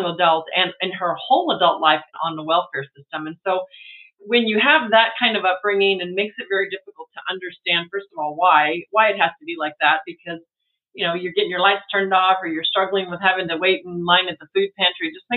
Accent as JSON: {"language": "English", "town": "El Paso", "region": "Texas", "country": "United States", "tie": "born or raised there", "said": "And I'm a border town girl. I grew up in El Paso and my mom had a lot of mental illness"}